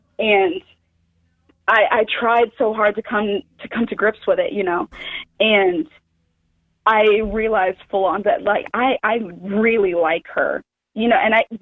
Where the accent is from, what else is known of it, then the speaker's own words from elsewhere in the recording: Mobile, Alabama, United States; I'm originally from Mobile, Alabama, the home of murder and Mardi Gras.